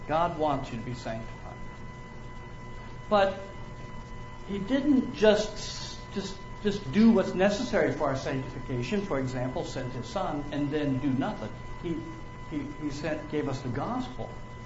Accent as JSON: {"language": "English", "town": "Chicago", "region": "Illinois", "country": "United States", "said": "I'm from the Chicago area, which isn't all that far"}